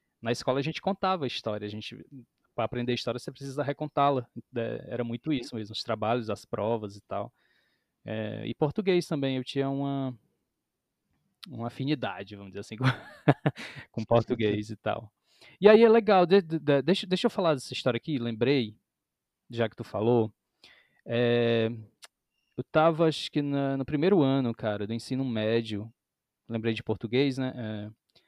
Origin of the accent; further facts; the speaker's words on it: Ubajara, Ceará, Brazil; also born or lived in Fortaleza; Eu nasci em Fortaleza, sou cearense de Fortaleza, mas com uns 3 anos eu fui morar em Ubajara, que é uma cidade a 300 km de Fortaleza, né? E é uma serra, e aí a gente morava num sítio